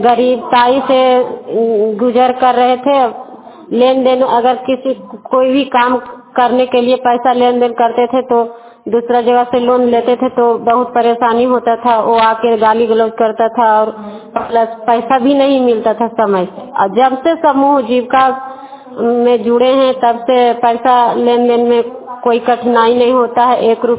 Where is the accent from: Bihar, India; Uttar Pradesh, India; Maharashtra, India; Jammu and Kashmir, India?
Bihar, India; Harnarayanpur; मैं नवादा जिला नारदीगंज प्रखंड और हर नारायणपुर गांव के निवासी हूँ।